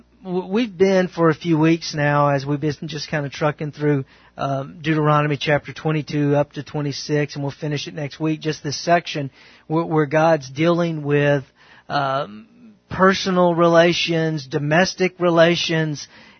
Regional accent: the South, United States; I grew up in the South, okay, and my family are Southerners.

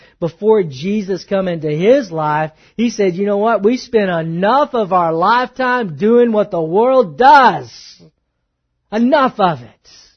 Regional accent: Texas, United States; of course I grew up in East Texas, it either stings you, bites you, gores you.

